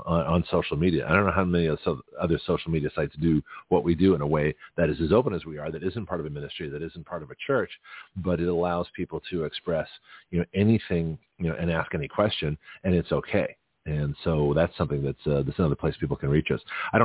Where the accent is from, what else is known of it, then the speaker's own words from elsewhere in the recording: Lexington, Massachusetts, United States; You know, when I grew up around Boston in Lexington